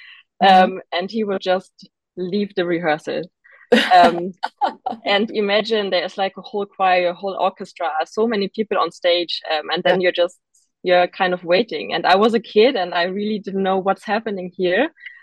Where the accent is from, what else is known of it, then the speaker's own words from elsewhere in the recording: Berlin, Germany; that changed from when I grew up in Berlin as a kid